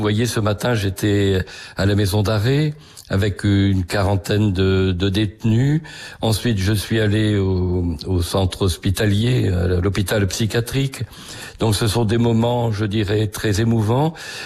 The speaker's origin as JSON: {"language": "French", "region": "Hauts-de-France", "country": "France", "tie": "born or raised there", "said": "je reviens dans le Pas-de-Calais, puisque ce sont mes origines. Je suis fils de paysan, vous savez, j'aime beaucoup ma terre natale"}